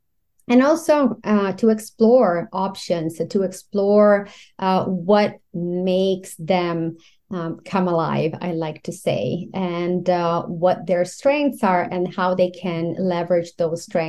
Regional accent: Italy; English is a second language; now in Canada; I should say probably from my name and also an accent that I have. I came from Italy 15 years ago and moved to Canada.

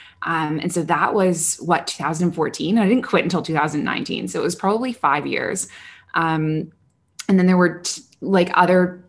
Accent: Canada; moved away as an adult; now in Middle East; So as you mentioned at the start, I am Canadian originally. I've been living in the Middle East now for about 6 years. And I moved here when I was 23.

